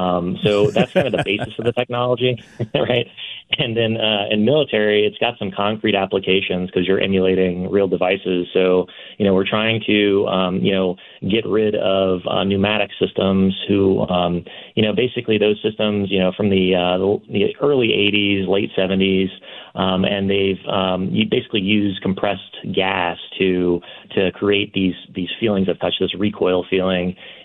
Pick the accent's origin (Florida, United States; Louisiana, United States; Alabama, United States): Louisiana, United States; I was born and raised in Louisiana. I grew up in St. Charles Parish, went to Hansville High School, and then got my physics degree at UNO.